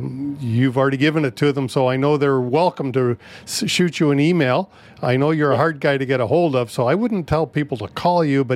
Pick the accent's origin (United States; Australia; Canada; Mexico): Canada; I'm a proud Canadian, Shiva.